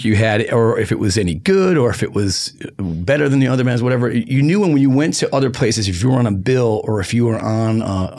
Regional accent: Detroit, Michigan, United States; I mean, I like country music all right, but I'm not from Nashville or wherever. I'm from Detroit

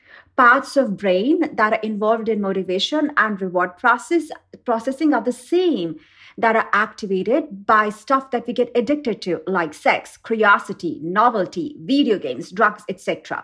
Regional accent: India; I grew up in India and winning numbers used to come in a small section in a newspaper.

